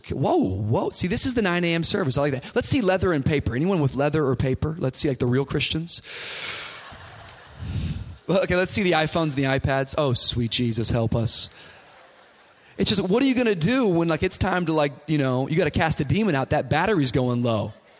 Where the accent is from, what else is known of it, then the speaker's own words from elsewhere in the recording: Miami, Florida, United States; And, I come from Miami, as Jason was telling you.